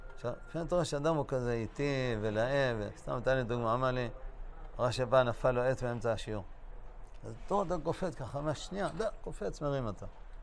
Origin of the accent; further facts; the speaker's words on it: Bnei Brak, Tel Aviv District, Israel; אני גדלתי בצעירותי בבני ברק, עיר באמת נחמדה.